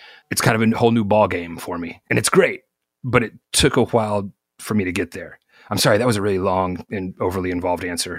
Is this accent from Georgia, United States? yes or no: no; Arkansas, United States; And so I never had a basement growing up in Arkansas, but up in here, my wife's from Ohio and everybody's got basements up here in Ohio.